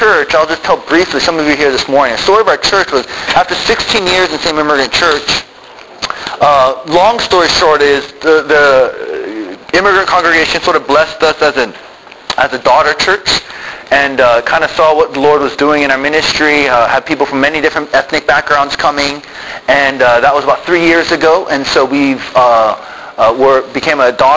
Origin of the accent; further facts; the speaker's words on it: Tokyo, Japan; And my wife and I both grew up in the mission field. I grew up in Tokyo, Japan. My parents are missionaries with the Christian Missionary Alliance from America to Tokyo as Koreans.